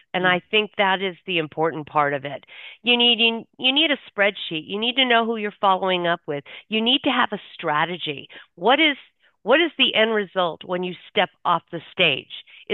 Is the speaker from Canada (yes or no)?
no; California, United States; moved away as an adult; now in Dallas, United States; Well, I am now currently living in Dallas, Texas. I've been here 3 years, born and raised in California, Northern California to Southern California.